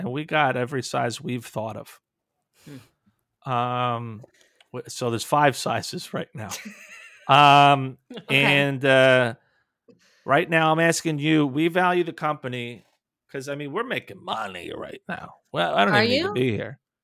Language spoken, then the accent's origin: English; New Jersey, United States; Oh, I'm so sorry. I grew up in New Jersey.